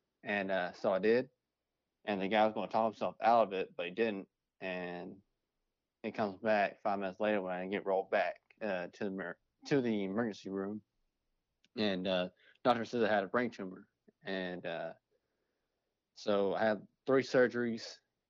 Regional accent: Statesville, North Carolina, United States; now in Albany, United States; I'm originally from Statesville, North Carolina, but I live in Albany, Kentucky. Lived here about 5 years now.

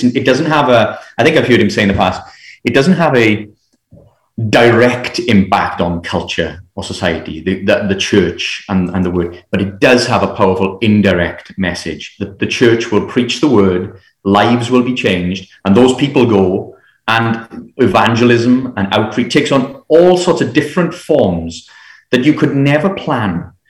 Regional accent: Port Talbot, Wales, United Kingdom; he went to Port Talbot in Aberavon to the church there, which is my hometown, interestingly enough.

